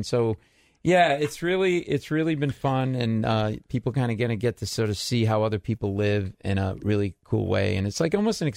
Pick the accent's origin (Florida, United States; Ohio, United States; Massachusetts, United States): Massachusetts, United States; I grew up in Mass.